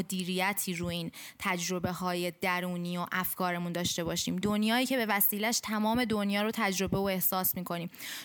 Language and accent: Persian; Iran; آره اصلا من ایرانیم